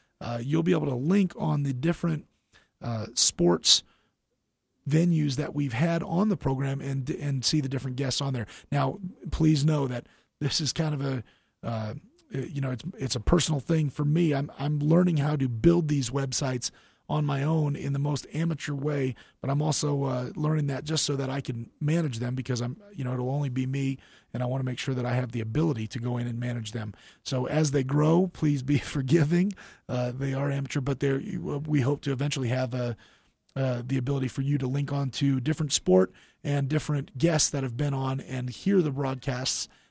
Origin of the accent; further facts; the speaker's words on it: East Coast, United States; now in Colorado, United States; I grew up on the East Coast. I surfed and skateboarded and, you know, played football and basketball and things like that.